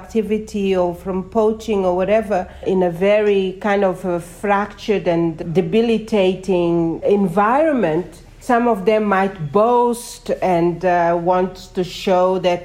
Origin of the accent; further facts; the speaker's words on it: Mozambique; Yeah, and I am originally from Mozambique as well.